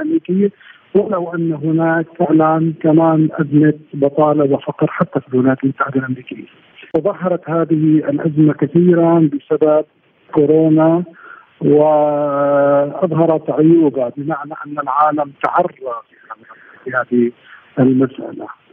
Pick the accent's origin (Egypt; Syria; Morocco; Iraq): Syria; ومن ضمن للأسف الشديد بلدنا سوريا